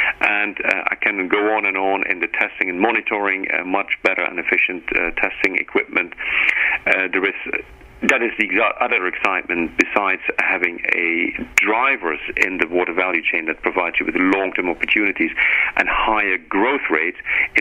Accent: Netherlands; moved away as an adult; now in United Kingdom; I'm myself from the Netherlands and living in the UK for now 22 years.

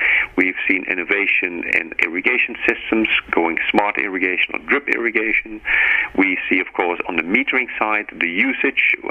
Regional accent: Netherlands; moved away as an adult; now in United Kingdom; I'm myself from the Netherlands and living in the UK for now 22 years.

